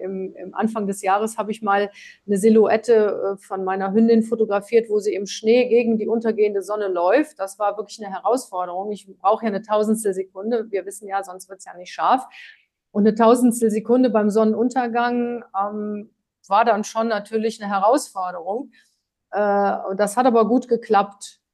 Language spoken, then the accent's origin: German; Cologne, North Rhine-Westphalia, Germany; born there; Ich bin ja in Köln geboren